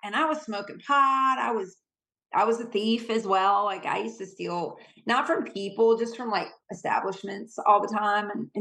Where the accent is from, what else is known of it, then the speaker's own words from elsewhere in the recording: Connecticut, United States; moved away as an adult; And I moved to Georgia when I graduated high school. I was 18 when I moved from Connecticut to Georgia.